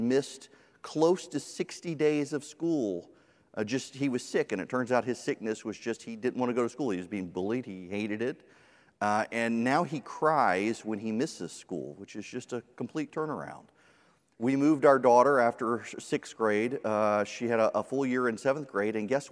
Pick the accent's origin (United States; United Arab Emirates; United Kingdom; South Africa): United Arab Emirates; Dubai; I grew up in Dubai.